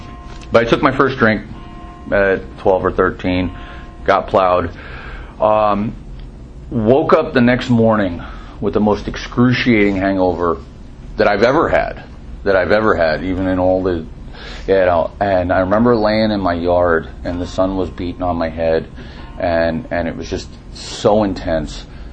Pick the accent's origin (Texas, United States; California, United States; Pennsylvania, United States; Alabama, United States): California, United States; also born or lived in New Jersey; growing up, I was born in New Jersey, and we moved out to California when I was real young. I was about 2 years old, but the entire family was still on the East Coast.